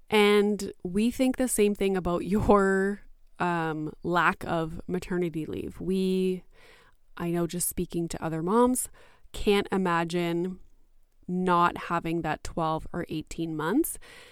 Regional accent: Canada; I am Canadian

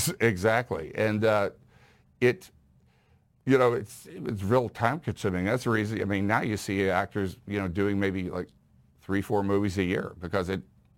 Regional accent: Houston, Texas, United States; Because it was when I grew up in Houston, John Glenn went up. I was in the second grade, they rolled the TV in.

